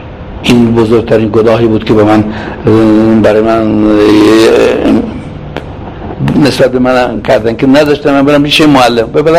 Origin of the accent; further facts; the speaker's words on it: Tehran, Tehran Province, Iran; من یکی عوضی از تهران اومدم ولی اونجا افتاده بودم